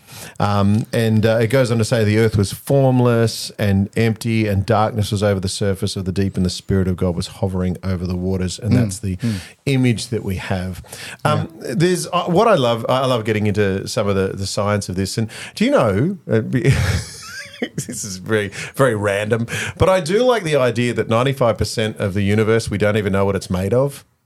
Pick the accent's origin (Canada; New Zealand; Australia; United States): Australia; Victoria; accent: rural Victoria; Yes, right? Rural. Yeah, I can talk farmer. I can talk farmer. I can drop it down there. Or I can even talk Queenslander if you want.